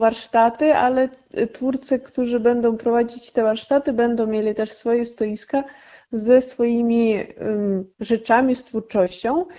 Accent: Ukraine; Polish is a second language; now in Poland; gdzieś nie będę mogła coś powiedzieć po ukraińsku, gdzieś nie wspomnę o tym, że jestem z Ukrainy, ponieważ na przykład mieszkam wiele lat i już raczej osoby inne nie poznają po akcencie, że jestem skądś.

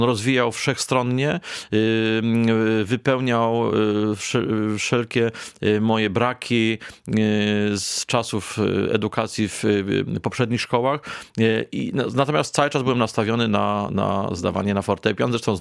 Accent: Tarnobrzeg, Subcarpathian Voivodeship, Poland; W miejscowości, w której się urodziłem, w Tarnobrzegu, otworzyli szkołę muzyczną. Akurat miałem wtedy lat 7.

